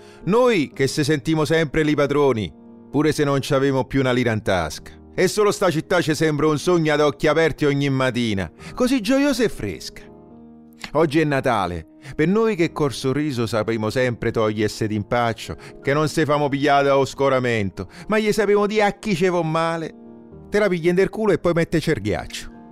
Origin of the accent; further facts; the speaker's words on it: Rome, Lazio, Italy; ma tu di dove sei? Piamo fiato e si riempima la bocca con so de Roma!